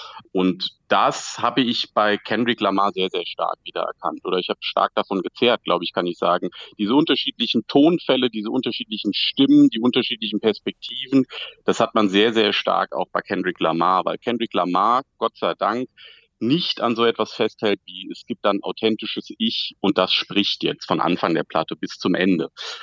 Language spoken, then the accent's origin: German; Germany; also ich bin in Deutschland im Dorf groß geworden, eher bürgerliche Verhältnisse, hier zur Uni gegangen